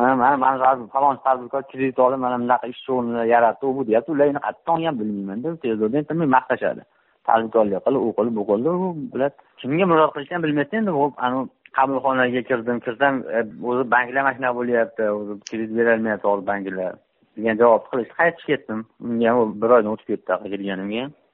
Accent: Margilan, Fergana Region, Uzbekistan; Marg'ilondanman.

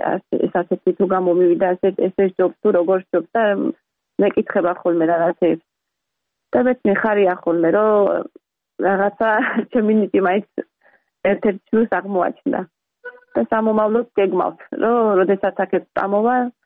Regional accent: Batumi, Adjara, Georgia; ზღვის ქალაქში გავიზარდე, ბათუმში გავიზარდე და დღესისამდელ დაბხულობით სულ თითქმის ზღვაზე ვიყავით, იმიტომ რომ ძალიან ახლოს ვცხოვრობ პირდაპირ ცენტრში ქალაქში.

